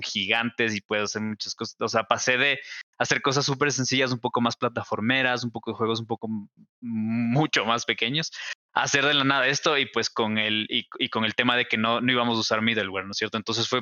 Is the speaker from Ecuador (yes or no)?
yes; Ecuador; soy de Ecuador.